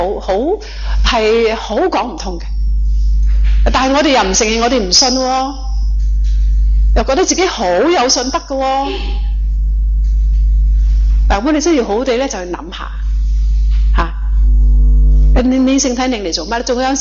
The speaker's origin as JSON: {"language": "Cantonese", "country": "China", "said": "我哋中國人咧有一句話咧叫做近朱者就赤，近墨者咧就黑"}